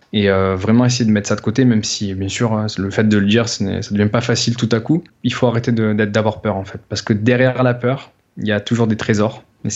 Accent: Marseille, Provence-Alpes-Côte d'Azur, France; also born or lived in Australia; now in La Ciotat, France; Je suis né, donc je suis de Marseille à la base. Je vis à La Ciotat, donc après on est parti en Australie, donc toujours sur les côtes.

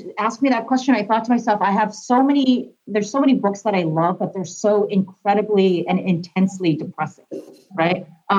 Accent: New York, United States; I'm a New Yorker, and I used to give historic walking tours in New York

